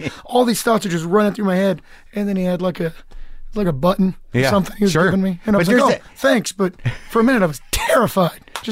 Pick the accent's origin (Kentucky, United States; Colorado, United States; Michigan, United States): Kentucky, United States; Lexington; But I'm from Lexington, which it's like the second biggest city.